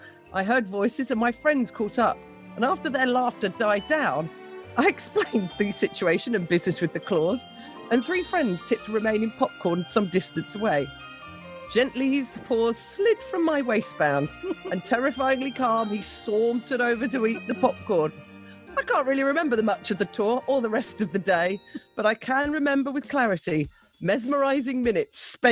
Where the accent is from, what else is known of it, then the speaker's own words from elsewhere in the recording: United Kingdom; Being British, we expected some sort of fencing or ditches that would allow us to see the monkeys without getting near them.